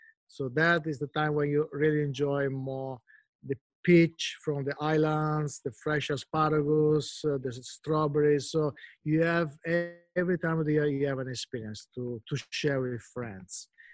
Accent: Venice, Veneto, Italy; English is a second language; I wish everyone could grow up in Venice because it's such a unique city

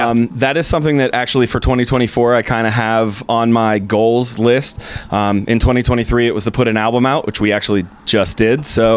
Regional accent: Lower Burrell, Pennsylvania, United States; I am from Lower Borough, Pennsylvania.

